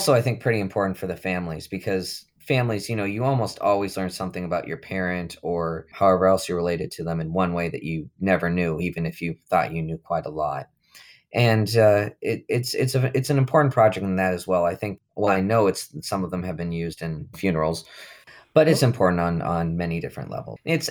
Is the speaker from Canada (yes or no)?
no; Bowbells, North Dakota, United States; I'm from Bow Bells, North Dakota, and from German with a little Norwegian ancestry, from pig hocks and sauerkraut.